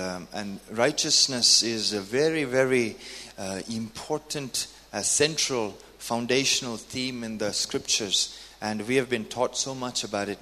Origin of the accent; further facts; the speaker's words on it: India; Sorry, I come back after 10 years and I get a culture shock, and I'm Indian now.